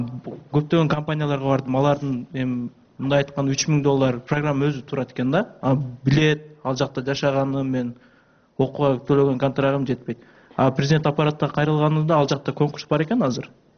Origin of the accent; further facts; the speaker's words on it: Jalal-Abad, Jalal-Abad Region, Kyrgyzstan; Региондон келгем, Жалал Абадтан.